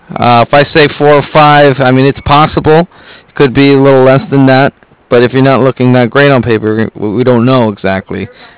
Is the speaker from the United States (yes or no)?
yes; San Diego, California, United States; San Diego.